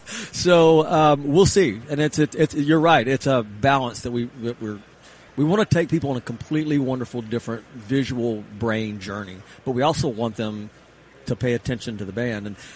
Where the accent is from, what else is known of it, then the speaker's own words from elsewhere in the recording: Tennessee, United States; I grew up on Tennessee football. That's all I lived so far out in the country, and we would going into Knoxville to see a Tennessee game was a big deal.